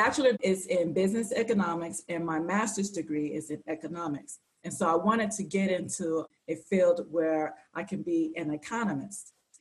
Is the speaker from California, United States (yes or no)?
no; Cincinnati, Ohio, United States; now in Atlanta, United States; But basically, I'm from Cincinnati, Ohio, and I've been living in Atlanta for almost 20 years.